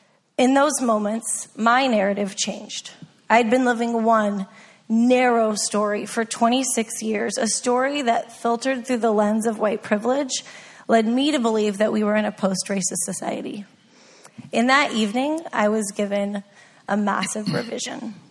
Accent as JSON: {"language": "English", "town": "Wheaton", "region": "Illinois", "country": "United States", "tie": "born or raised there", "said": "I'm white. And and I grew up in Wheaton, Illinois, in a Baptist church that was also white."}